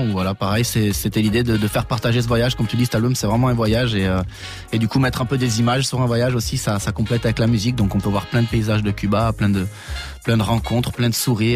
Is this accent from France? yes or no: yes; France; on vient de France.